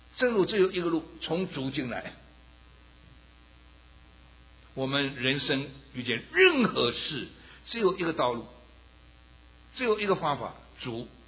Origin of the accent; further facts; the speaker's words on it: South China, China; now in United States; 看起来北方人比我们南方人强壮一点，是不是啊？那强壮一点。好了，到了美国来，我们中国人吃米